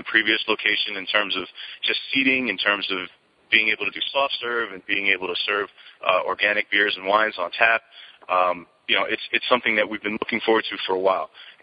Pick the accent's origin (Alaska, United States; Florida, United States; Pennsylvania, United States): Pennsylvania, United States; Philadelphia; Well, I'm a foodie, and I'm from Philadelphia, so you know I love my food